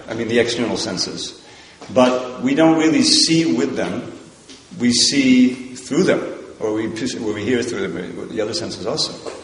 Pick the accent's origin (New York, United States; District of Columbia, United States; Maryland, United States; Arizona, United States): New York, United States; And, you know, I grew up in New York, there's a museum, so I would go as a kid